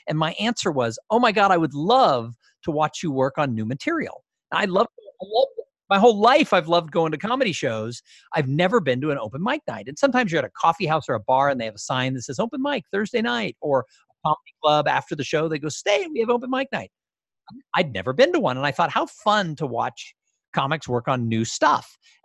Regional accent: Los Angeles, California, United States; I grew up in Los Angeles, and I never did anything with this drive inside of me.

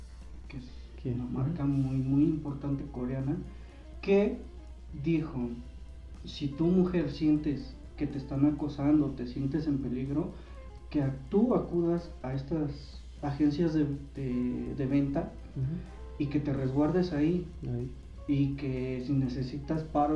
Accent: Mexico; nosotros como mexicanos pues nos ofendemos, nos causa náuseas

